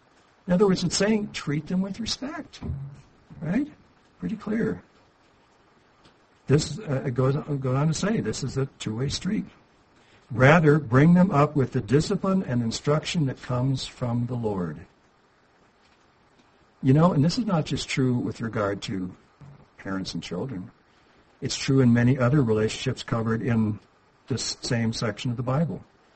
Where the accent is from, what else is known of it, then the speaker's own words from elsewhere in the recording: Midwest, United States; and that's not the way it was where I grew up in the Midwest.